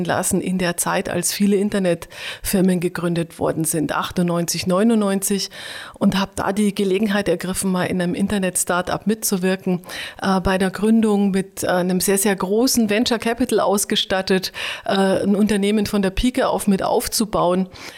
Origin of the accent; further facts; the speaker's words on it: Bavaria, Germany; accent: Bavarian; now in Berlin, Germany; Ich komme aus Oberbayern, wobei ich seit mindestens 25 Jahren versuche, mir in der inzwischen Hauptstadt das Bayerisch abzugewöhnen.